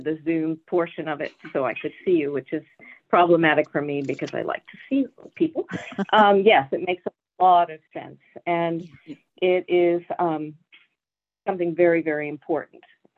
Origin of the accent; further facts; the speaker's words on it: San Diego, California, United States; I am from San Diego, California.